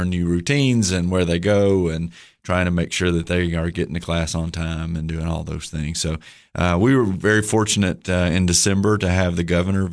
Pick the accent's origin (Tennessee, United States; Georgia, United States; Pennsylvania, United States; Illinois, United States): Tennessee, United States; Livingston; Upper Cumberland guy. I grew up in Livingston and Overton County and grew up in a family of educators.